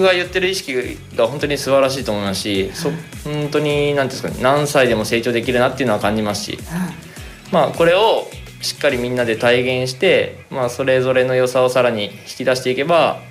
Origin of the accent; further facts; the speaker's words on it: Gunma, Japan; 群馬育ちなんでちょっと似た部分もあるし